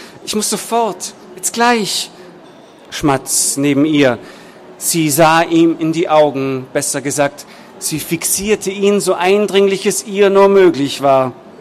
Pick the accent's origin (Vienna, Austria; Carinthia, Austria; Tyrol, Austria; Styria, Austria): Tyrol, Austria; Innsbruck; ich bin jetzt nicht unbedingt aus der deutschen oder mitteldeutschen Gegend. Ich komme aus Österreich, aus Innsbruck in Tirol